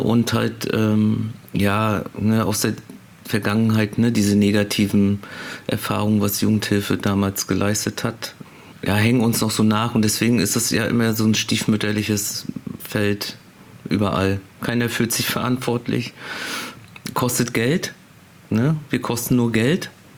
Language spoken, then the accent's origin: German; Stralsund, Mecklenburg-Vorpommern, Germany; Stralsund.